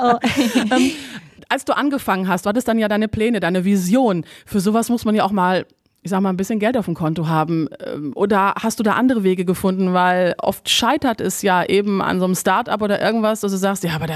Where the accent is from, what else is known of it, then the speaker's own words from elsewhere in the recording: North Rhine-Westphalia, Germany; Ich bin hier geboren im Mühlenkreis, ich habe hier dann irgendwann meine Arbeit angefangen und bin hier geblieben, habe meine Familie hier gegründet.